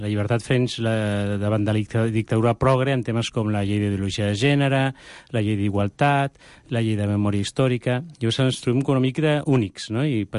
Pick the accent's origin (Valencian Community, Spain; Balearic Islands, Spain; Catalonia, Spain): Catalonia, Spain; i com a catalans parlem-ne